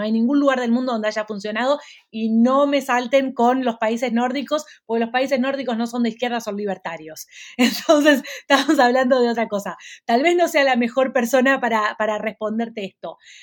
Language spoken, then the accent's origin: Spanish; Argentina; y Argentina, que es mi país de origen, es el caso que más conozco